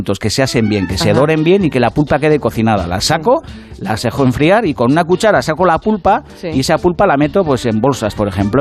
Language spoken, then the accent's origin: Spanish; Basque Country, Spain; Oye, que soy vasco.